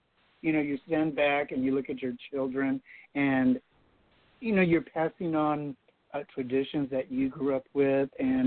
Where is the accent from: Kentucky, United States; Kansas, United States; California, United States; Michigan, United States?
California, United States; now in Dallas, United States; I mean, I grew up in California, but I love the cold